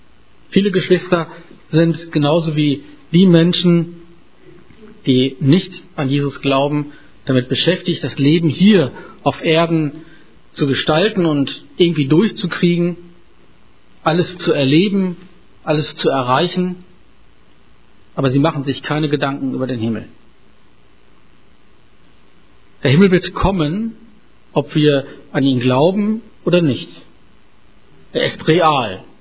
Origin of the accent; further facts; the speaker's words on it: Dornum, Lower Saxony, Germany; ich komme aus Dornum, gehöre zur FEG in Norden